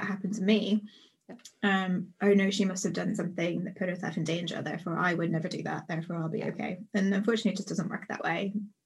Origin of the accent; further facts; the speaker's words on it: Northern Ireland, United Kingdom; I grew up in Northern Ireland